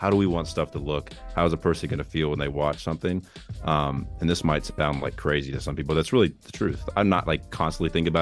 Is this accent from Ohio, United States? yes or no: yes; Ohio, United States; But yeah, so I'm from Ohio, I'm in the Midwest. This is a sneak peek. I don't usually say where I'm from, but yeah, everyone in here knows I'm from Ohio now.